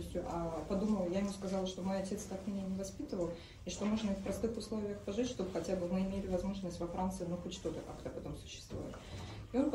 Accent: Ukraine; Мы с Украины.

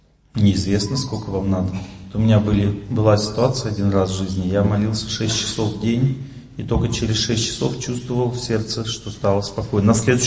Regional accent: Tolyatti, Samara Oblast, Russia; Она очень похожа на ту природу, где я вырос. Я вырос в Тольятти, это тоже Волга.

